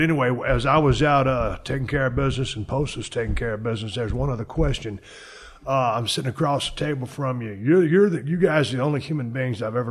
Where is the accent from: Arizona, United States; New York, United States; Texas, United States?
Texas, United States; Austin; he thought Austin in Texas would be kind of cool because I was from Texas. That was his thinking. And it was just a fluke that I was born there.